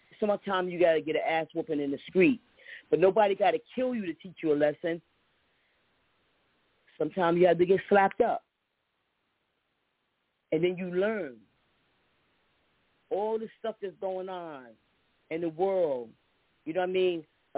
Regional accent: Paterson, New Jersey, United States; But I'm telling you, growing up in Patterson, it was the place to be.

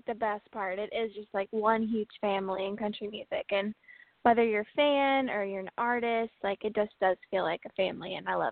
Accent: Paris, Illinois, United States; moved away; I always say the advice to leave my hometown, and I feel like that sounds so bad, because I do. I, like, truly love my hometown. I'm from Paris, Illinois.

